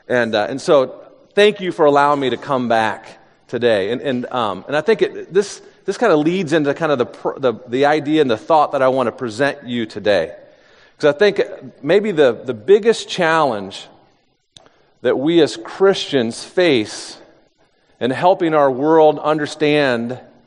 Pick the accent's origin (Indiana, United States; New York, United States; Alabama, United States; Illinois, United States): Indiana, United States; Indianapolis; in fact, I'm a city boy. I'm born and raised in Indianapolis.